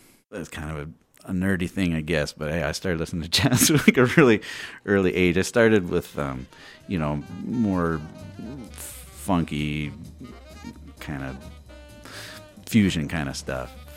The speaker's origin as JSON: {"language": "English", "town": "Wilmington", "region": "Delaware", "country": "United States", "tie": "born or raised there", "said": "I grew up in Wilmington, Delaware. Sounds exotic when I say it, but it's really not. But it was very suburban."}